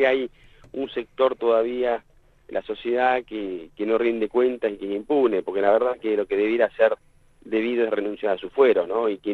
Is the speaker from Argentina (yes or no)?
yes; Santa Cruz, Argentina; yo tengo 40 años, 41 años, siempre me saco uno, soy nacido y criado en Santa Cruz.